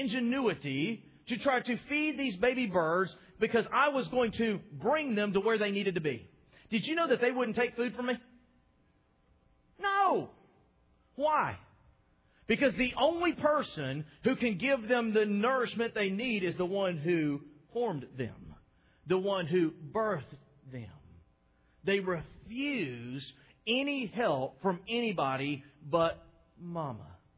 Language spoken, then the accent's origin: English; Texas, United States; Now, let me remind you, in case you've forgotten, I'm from Texas, one of the hottest places known to man on this side of the Atlantic.